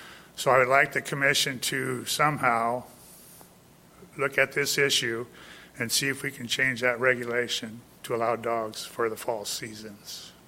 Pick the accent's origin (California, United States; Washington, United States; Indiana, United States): Washington, United States; Goldendale; I'm from Goldendale, Washington, and I'm representing the American Wild Turkey Hunting Dog Association.